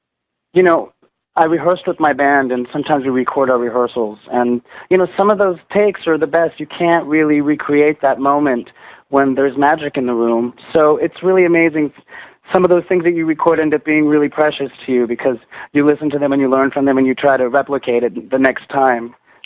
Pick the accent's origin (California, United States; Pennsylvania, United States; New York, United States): New York, United States; I'm a singer from New York.